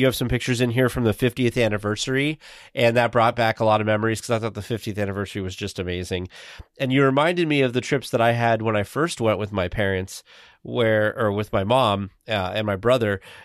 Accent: Santa Rosa, California, United States; I grew up in the Santa Rosa, Sonoma County area.

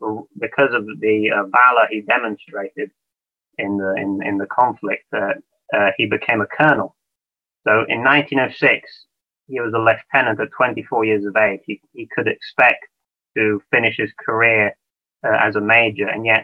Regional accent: Italy; Because I grew up in Italy, I don't use the English system.

